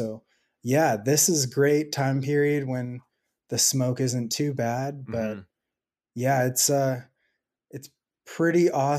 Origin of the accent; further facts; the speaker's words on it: Portland, Oregon, United States; also born or lived in Denver; now in Montana, United States; so I grew up in the Portland area and then moved to Denver.